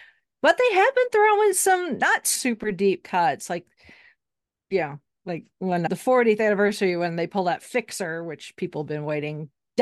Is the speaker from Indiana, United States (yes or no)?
yes; Indiana, United States; Yeah, I am a Midwesterner. I live in Indiana, have my entire life